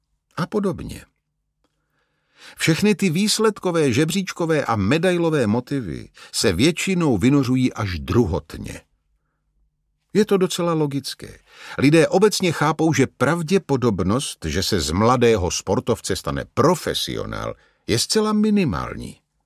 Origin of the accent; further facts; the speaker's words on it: Český Těšín, Moravian-Silesian Region, Czechia; Od 6 let jsem hrál u nás v Těšíně hokej. Moc mě to bavilo.